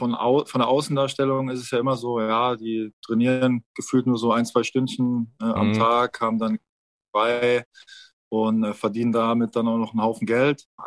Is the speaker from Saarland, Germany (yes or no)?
yes; Saarland, Germany; Ich komme aus dem Saarland, ich trinke auch gerne mal ein, zwei, drei Bier.